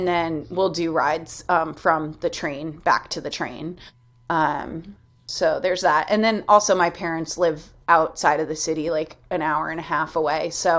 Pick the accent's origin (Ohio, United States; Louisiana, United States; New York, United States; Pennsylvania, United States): New York, United States; New York City; I grew up here in New York City.